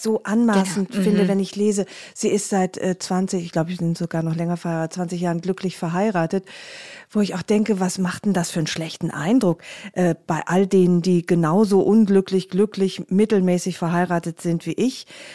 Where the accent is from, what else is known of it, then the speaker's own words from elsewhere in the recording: Rhineland, Germany; Ich bin Rheinländerin